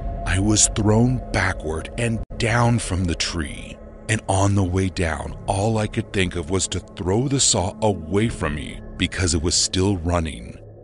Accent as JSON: {"language": "English", "town": "Chicago", "region": "Illinois", "country": "United States", "tie": "born or raised there", "said": "Growing up in Chicago, you always hear about shootings, but you never expect to become the victim of one"}